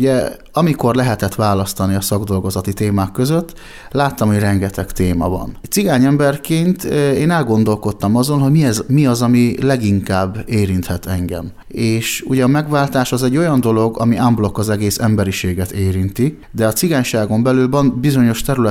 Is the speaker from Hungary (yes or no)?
yes; Kótaj, Szabolcs-Szatmár-Bereg, Hungary; Én Kótaiban élek, és itt is nevelkedtem fel. Ha úgy tetszik, egy cigánytelepen, egy szegregátumban. Csodálatos gyermekéveket élhettem meg itt Kótaiban.